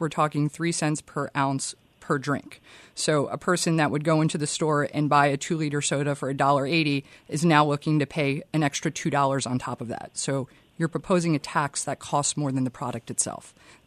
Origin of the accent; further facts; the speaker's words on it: Philadelphia, Pennsylvania, United States; And as a Philadelphian, like I sympathize, I understand